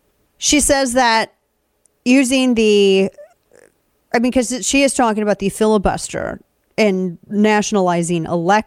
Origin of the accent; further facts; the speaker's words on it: Missouri, United States; And I come from Southern Missouri, where my family pretends to be Italian in their level of drama